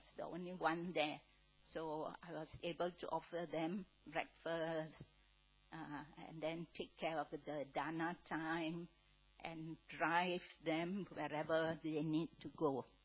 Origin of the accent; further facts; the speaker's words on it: Malaysia; moved away; Well, I came from Malaysia in 1989 on the 1st of January, and I've been here almost 30 years.